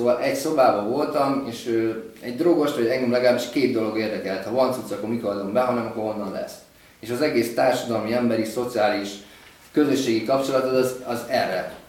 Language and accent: Hungarian; Budapest, Hungary; born there; 38 éves vagyok, ezt mondtam, én Budapesten születtem egyébként. Hát egy szegényebb családban